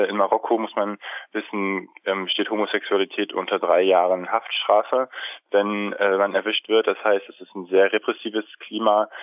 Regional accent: Germany; ich als Deutscher lebe in einem Land, wo meine Freiheiten gesetzlich verbrieft sind

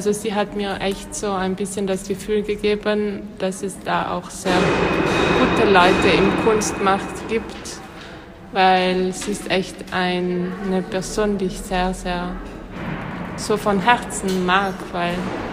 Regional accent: Trentino-Alto Adige, Italy; Ich bin aus Südtirol. Und ja, ich habe hier in Linz studiert

